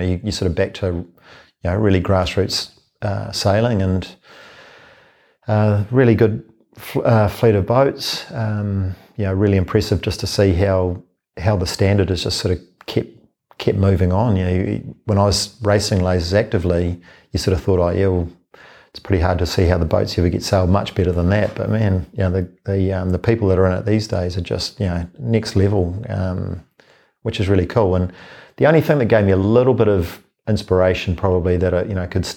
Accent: Auckland, New Zealand

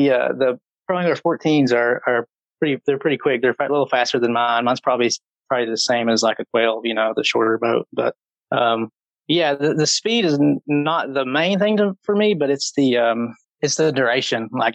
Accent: Tennessee, United States; now in Louisville, United States; No, I'm actually a Tennessee native. I grew up in East Tennessee, but I've been in Louisville for about 10 and a half years.

